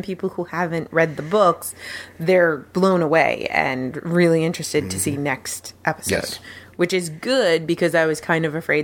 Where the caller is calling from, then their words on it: Canada; Because I'm viewing from Canada